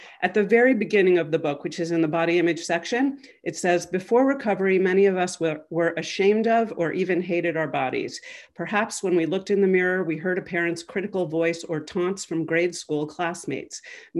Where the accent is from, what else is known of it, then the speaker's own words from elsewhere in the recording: New York, United States; I'm originally from New York. I got into program 33 years ago in New York City.